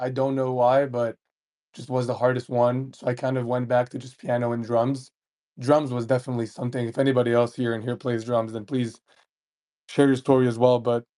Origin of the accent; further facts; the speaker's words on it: Spain; I live in Spain. I was raised in Spain.